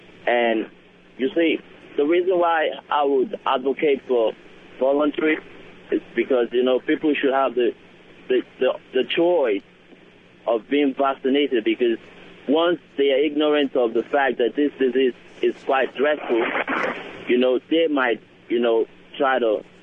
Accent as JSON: {"language": "English", "country": "Nigeria", "tie": "born or raised there", "said": "while I was growing up in Nigeria, there were several cases of children, you know, who had the disease"}